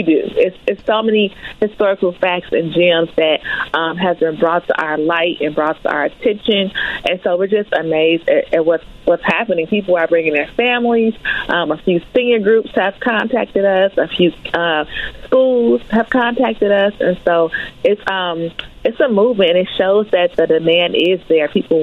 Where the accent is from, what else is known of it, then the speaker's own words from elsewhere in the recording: Chicago, Illinois, United States; I'm Black and I'm from the South Side